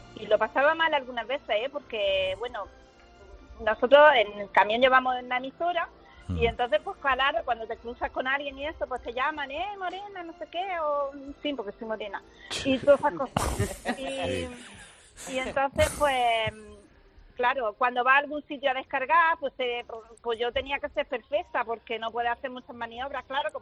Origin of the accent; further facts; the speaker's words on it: Almería, Andalusia, Spain; yo soy de aquí de Almería